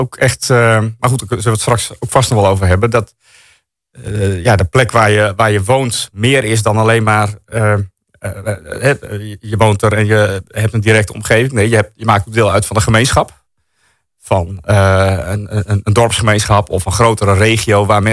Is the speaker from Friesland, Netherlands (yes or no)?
yes; Woudsend, Friesland, Netherlands; first language Frisian; Dutch is a second language; also born or lived in Delft / Noordoostpolder; Maar ik ben geboren in Delft, want mijn vader heeft op latere leeftijd gestudeerd in Delft. En op jonge leeftijd, nou, via de Noordoostpolder zijn we weer teruggekomen in Friesland vanaf... een jaar of 8 ben ik opgegroeid in Woudsens.